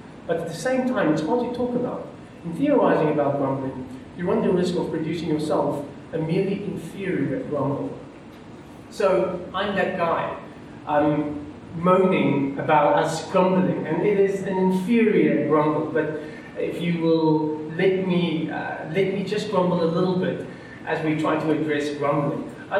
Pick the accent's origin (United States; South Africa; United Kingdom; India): South Africa; first language Afrikaans; English is a second language; It's part of being an Afrikaner, okay?